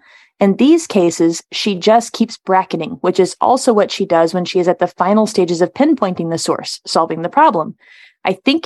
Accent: Missouri, United States; And see, I have to come from a different angle. I'm from Missouri.

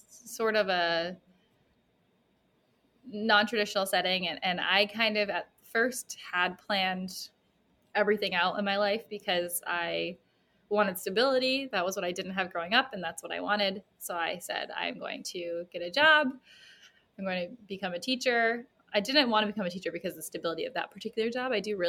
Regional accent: Cape Cod, Massachusetts, United States; I'm from Cape Cod, Massachusetts, which is pretty gentrified

